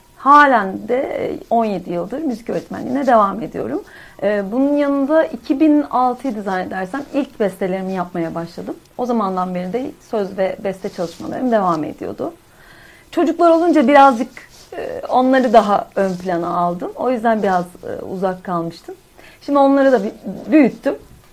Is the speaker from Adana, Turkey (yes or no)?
no; İzmir, Turkey; Nereden başlasam? İzmirliyim. Çok küçük yaştan beri müzikle iç içeyim.